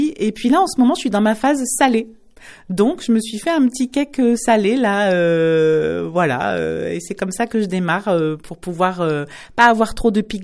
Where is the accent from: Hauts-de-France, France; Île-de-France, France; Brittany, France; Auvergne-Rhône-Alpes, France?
Auvergne-Rhône-Alpes, France; Grenoble; born there; quand je suis revenue aux alentours de Grenoble, parce que par contre je suis née à Grenoble